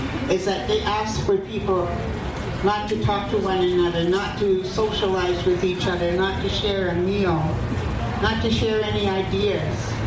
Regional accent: British Columbia, Canada; I'm from Kla'aman. That is the nation that is the furthest north of all the Coast Salish territory.

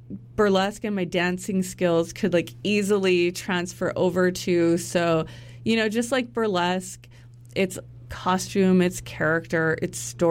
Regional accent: Edson, Alberta, Canada; I'm from Edson, Alberta, a small town in Alberta.

